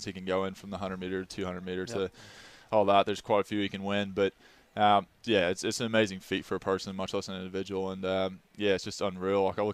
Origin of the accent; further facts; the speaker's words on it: Dallas, Texas, United States; Well, I'm from Dallas, so Cowboys fan.